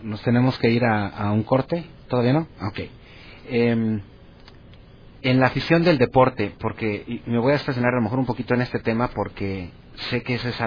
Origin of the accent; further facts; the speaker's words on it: Mexico City, Mexico; born there; now in Ciudad Juárez, Mexico; Yo no soy nacido en Ciudad Juárez, yo nací, uh-huh, en el Distrito Federal, pero, uh-huh, me siento juarense, tengo casi 20 años aquí